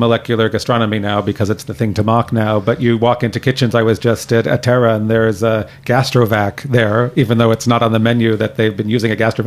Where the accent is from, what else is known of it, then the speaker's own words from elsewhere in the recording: Toronto, Ontario, Canada; growing up in Toronto, where the old ladies in black dresses would be on the sides of the roads picking dandelions